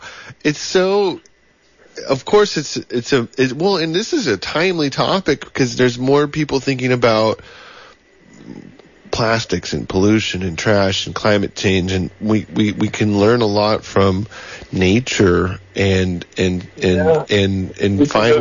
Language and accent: English; California, United States; I grew up in El Dorado County, so like gold country